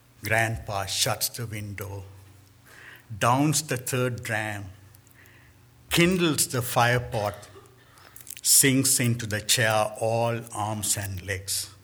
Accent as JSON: {"language": "English", "country": "Sri Lanka", "first_language": "Sinhalese", "second_language": "English", "said": "It's written in my native tongue, Sinhalese. So since you don't understand it, I can say it was a fabulous poem. I thought you might like to hear what our language sounds like."}